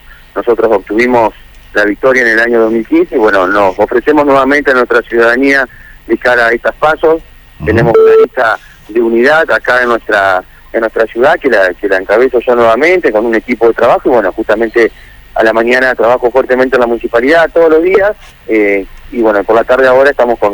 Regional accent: Nogoyá, Entre Ríos, Argentina; somos todos entorneanos, argentinos, en este caso

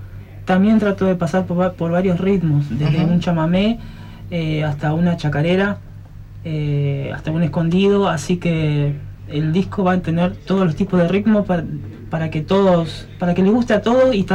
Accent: Sauce Viejo, Santa Fe, Argentina; Bueno, vengo de Santa Fe, Sauce Viejo puntualmente.

